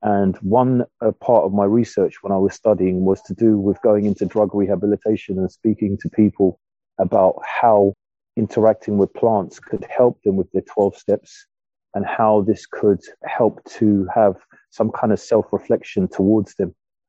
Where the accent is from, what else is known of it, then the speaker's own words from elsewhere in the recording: Streatham Hill, London, United Kingdom; also born or lived in Camberwell / Brixton; in Streatham Hill in Lambeth, Streatham Hill, and brought up in different parts, but born in Camberwell and raised in Streatham Hill and Brixton from very, very young. And so South London born and raised.